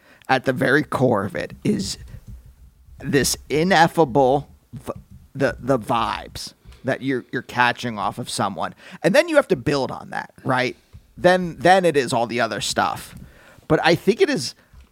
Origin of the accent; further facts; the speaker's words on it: United States; Whatever these words mean. I'm an American.